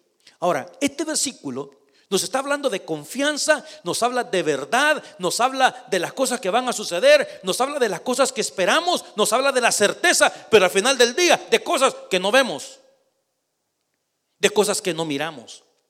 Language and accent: Spanish; El Salvador; allá en mi rancho, ¿verdad? En mi país, en El Salvador